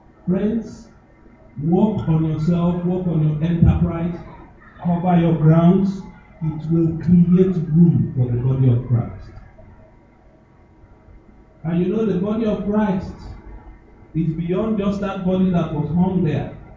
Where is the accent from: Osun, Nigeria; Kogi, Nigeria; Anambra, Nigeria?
Kogi, Nigeria; In my state, I'm from Kogi State